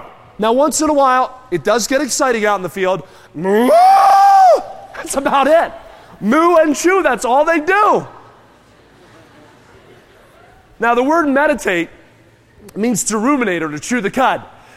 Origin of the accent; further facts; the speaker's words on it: New Jersey, United States; Where I grew up in New Jersey, I worked on a farm